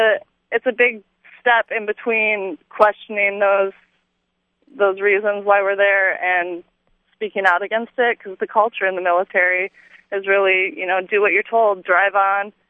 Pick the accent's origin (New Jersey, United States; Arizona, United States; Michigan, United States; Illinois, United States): Michigan, United States; Clio; I am. I was raised in Clio.